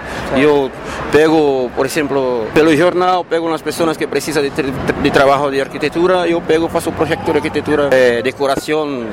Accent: Mexico; Portuguese is a second language

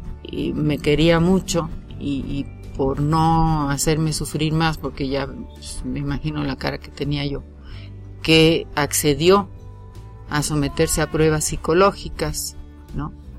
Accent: Mexico; Al poco tiempo me regresé a vivir a mi tierra, que es México, con mis hijas

